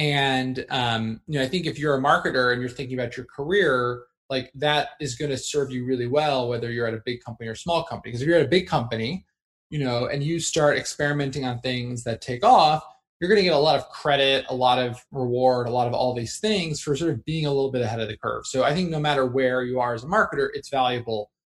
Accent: New Jersey, United States; I grew up in New Jersey.

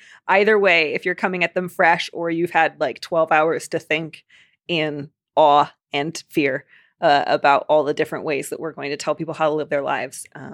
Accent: Chicago, Illinois, United States; accent: Chicago; My stupid Chicago accent's going to come back because when I get really happy, so does my accent.

